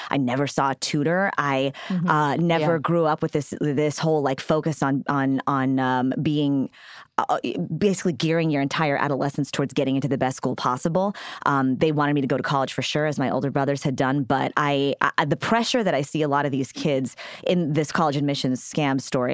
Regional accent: Houston, Texas, United States; I grew up in Houston, Texas, which is a big city.

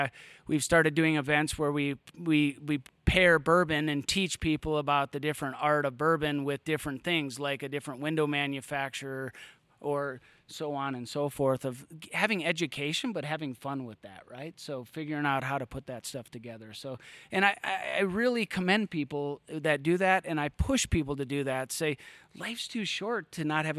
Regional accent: Fargo, North Dakota, United States; now in Colorado, United States; Yeah, so I grew up in the Dakotas. I graduated high school in Fargo, North Dakota, and moved out to come to Colorado

